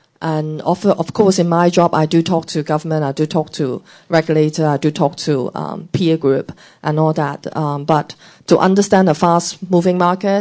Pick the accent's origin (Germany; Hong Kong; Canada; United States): Hong Kong; But to me, I thought growing up in Hong Kong and actually entering banking, I have never actually felt much restriction as to actually trying to work hard and contribute.